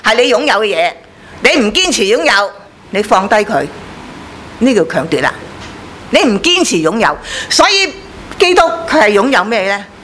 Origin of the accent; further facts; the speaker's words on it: China; 我哋中国人咧有啲刑罚嘅好残忍嘅